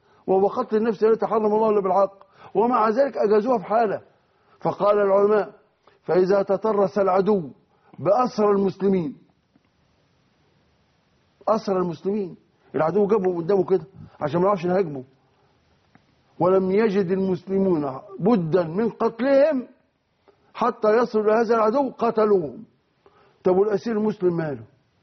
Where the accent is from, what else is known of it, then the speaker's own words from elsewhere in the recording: Egypt; حتى عندنا في مصر